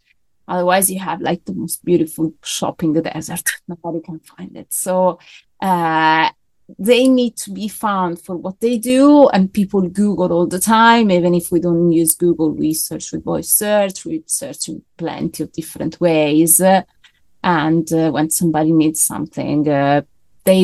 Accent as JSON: {"language": "English", "country": "Italy", "second_language": "English", "moved": "yes", "said": "Well, as you can hear from my accent, I wasn't originally born here. I'm from Italy and I was doing SEO even back there."}